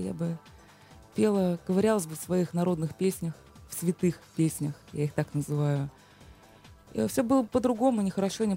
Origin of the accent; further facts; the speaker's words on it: Tula, Tula Oblast, Russia; now in Moscow, Russia; родилась в Туле, закончила музыкальное училище как дирижер народного хора. Потом я поступила в Москву, переехала в Москву в Институт Ипполитова Иванова, тоже на отделение народный вокал.